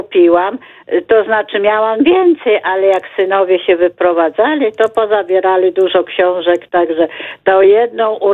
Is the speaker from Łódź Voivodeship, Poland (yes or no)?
no; Lublin, Lublin Voivodeship, Poland; całe moje pokolenie, z dziada, pradziada pochodzimy z Lublina. Moja mama urodziła się na ulicy Szerokiej.